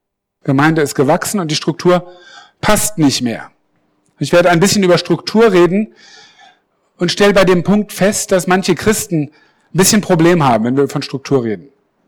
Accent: Northern Germany, Germany; Ich bin Norddeutscher, ja

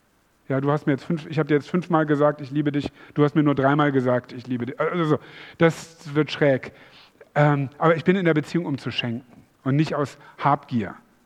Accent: Hanover, Lower Saxony, Germany; Das ist nichts Schlimmes, ich komme aus Hannover.

